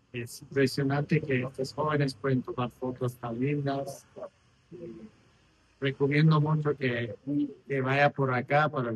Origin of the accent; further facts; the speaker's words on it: San Diego, California, United States; Vengo de San Diego, California, de visita y estoy aquí viendo todas las lindas fotos del medio ambiente.